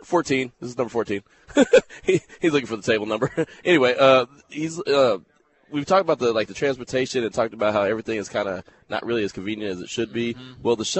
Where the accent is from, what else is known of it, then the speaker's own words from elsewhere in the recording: Miami, Florida, United States; I was excited to be here in Miami for the Super Bowl. This is my hometown, and they're making me look bad.